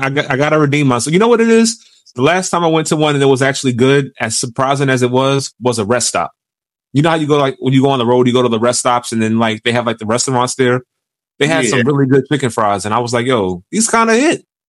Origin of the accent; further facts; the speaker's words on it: New York, United States; Because we come from, you know, New York, we come from Harlem.